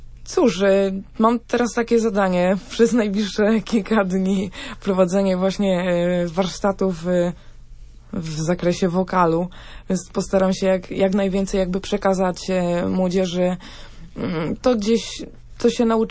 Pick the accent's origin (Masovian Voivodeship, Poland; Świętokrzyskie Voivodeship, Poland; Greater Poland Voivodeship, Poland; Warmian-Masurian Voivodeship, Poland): Greater Poland Voivodeship, Poland; Kościan; now in Poznań, Poland; Pochodzę z Kościana. To jest taka miejscowość koło Poznania. W Poznaniu obecnie studiuję teologię.